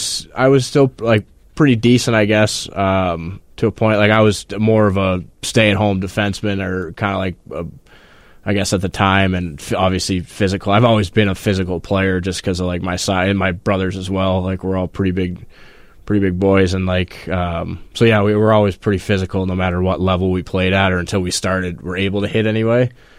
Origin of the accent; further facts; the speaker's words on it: Falmouth, Massachusetts, United States; Falmouth, Massachusetts is where I grew up mostly.